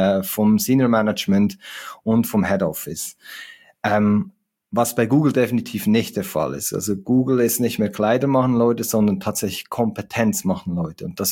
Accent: Zurich, Switzerland; born there; accent: Swiss; auch stolzer Schweizer und ich werde den Akzent im Deutschen nicht los, das ist halt so. Genau, gebürtig aus Zürich, aus der Schweiz

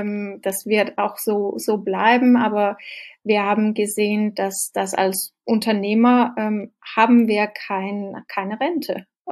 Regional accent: Denmark; now in Germany; Im Moment wünsche ich mir nur, dass ich als Däne auch in Deutschland wählen könnte, aber geht leider nicht.

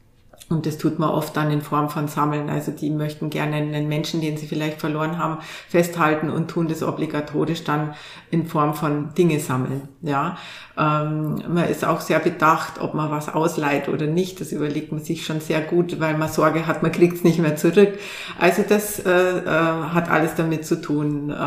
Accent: Bavaria, Germany; Also ich komme selber aus Bayern und da bewahrt man sehr die Trachtenvereine zum Beispiel

